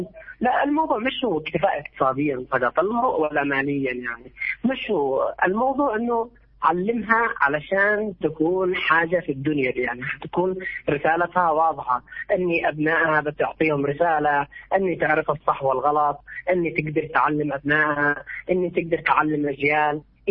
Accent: Yemen; هذا عندنا في اليمن البنت يقولوا أنت ليش

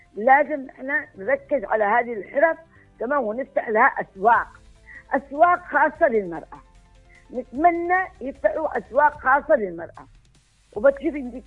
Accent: Yemen; بتقلل من البطاله الموجوده عندنا في اليمن

